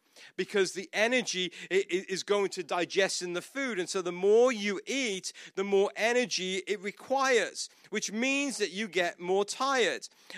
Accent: United Kingdom; I'm not Australian and I'm not South African. I'm British. Because I get that all the time.

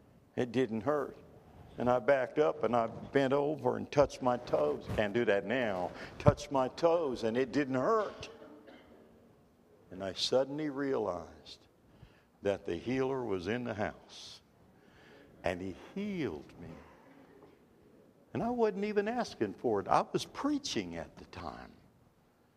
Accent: West Virginia, United States; Listen, I'm a hillbilly from West Virginia.

